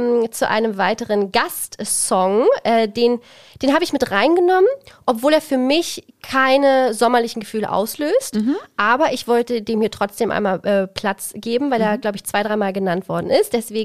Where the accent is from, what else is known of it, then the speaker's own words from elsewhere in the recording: Greece; ich bin ja auch Griechin, Griechin bin ich.